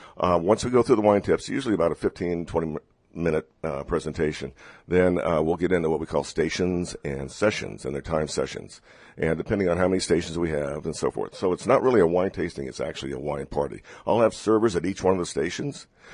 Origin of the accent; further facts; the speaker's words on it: San Diego, California, United States; I actually grew up in San Diego. I was born and raised in San Diego, so I am a native Californian.